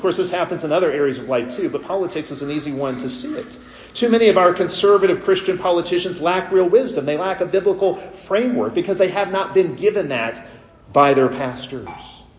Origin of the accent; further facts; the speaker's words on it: Alabama, United States; conservative states like my home state of Alabama